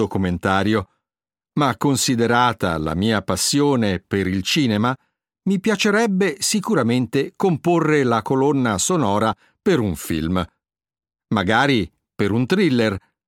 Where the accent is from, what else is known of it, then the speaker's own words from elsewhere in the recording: Taranto, Apulia, Italy; also born or lived in Aosta / Sweden; now in Rome, Italy; Sono nato ad Aosta da famiglia pugliese, sono cresciuto in Puglia, a Taranto, mi sento romano di adozione perché vivo a Roma da quando sono rientrato dalla Svezia.